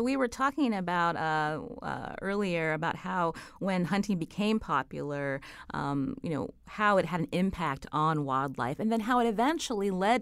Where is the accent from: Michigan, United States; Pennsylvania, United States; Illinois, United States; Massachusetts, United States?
Pennsylvania, United States; I would mention when I grew up in Pennsylvania, I knew a lot of people.